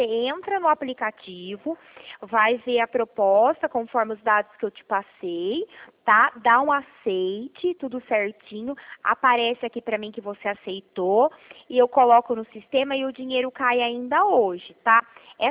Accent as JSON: {"language": "Portuguese", "town": "Mogi Guaçu", "region": "São Paulo", "country": "Brazil", "said": "eu sou de Mogi Guaçu."}